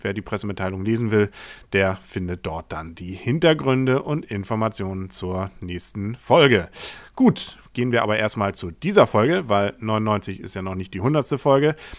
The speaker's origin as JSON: {"language": "German", "town": "Kiel", "region": "Schleswig-Holstein", "country": "Germany", "said": "Als Kieler kennt man das ja gar nicht."}